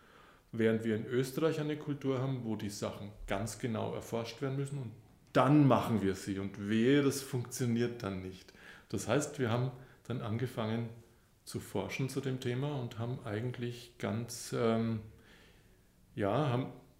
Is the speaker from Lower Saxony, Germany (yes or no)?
no; Bavaria, Germany; also persönlich kann ich sagen, ich komme aus Bayern, das hört man wahrscheinlich.